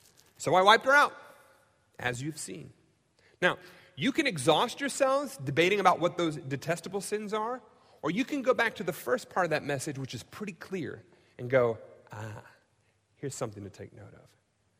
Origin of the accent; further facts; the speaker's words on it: United States; because I've grown up in the United States. I love being an American. I love this country.